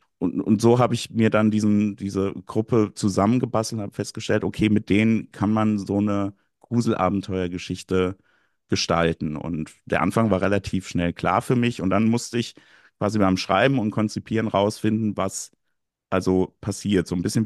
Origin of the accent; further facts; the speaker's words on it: Gelnhausen, Hesse, Germany; Der Ort Buxstein an der Krippe ist schon sehr an den Ort, wo ich aufgewachsen bin und mittlerweile auch wieder wohne, Gelnhausen